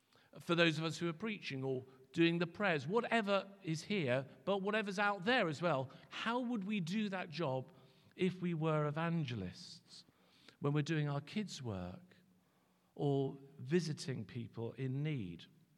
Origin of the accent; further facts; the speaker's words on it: Guernsey; I grew up in Guernsey.